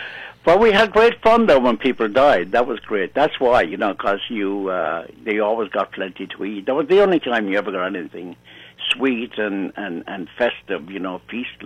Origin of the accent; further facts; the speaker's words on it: Ireland; And I said, "No, I'm Irish. I don't need it."